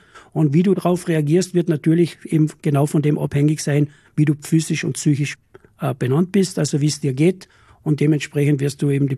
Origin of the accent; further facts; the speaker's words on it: Carinthia, Austria; also born or lived in Vienna; Ich habe in Wien gelebt, war dort Leichtathlet, war Wiener Meister und bin dann zurückgekommen nach Kärnten in meine Heimat, also am Klabeinersee, wo ich ja wohne und aufgewachsen bin.